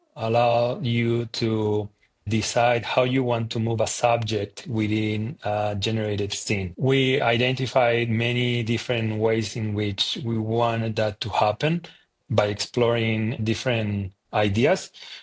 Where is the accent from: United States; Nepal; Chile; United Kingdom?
Chile; English is a second language; I come from Chile.